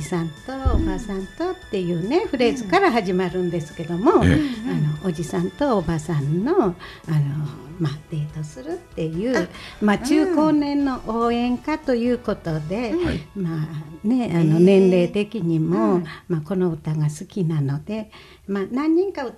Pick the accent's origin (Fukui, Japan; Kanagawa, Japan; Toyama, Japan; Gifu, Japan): Fukui, Japan; Takefu; born there; 越前市元 の、はい、今館なんです。で生まれは竹府です。で竹府と今館合併して越前市、駅は竹府駅です。